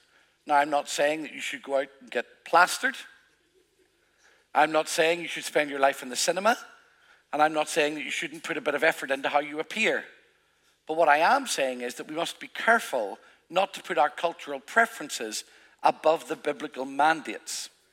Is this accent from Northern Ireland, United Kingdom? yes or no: yes; Northern Ireland, United Kingdom; I come from Northern Ireland.